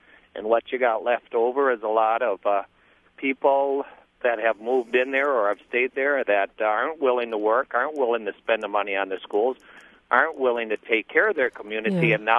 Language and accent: English; Minneapolis, Minnesota, United States; now in Fond du Lac, United States; I'm from Minneapolis, and I've been over here in Wisconsin for 15 years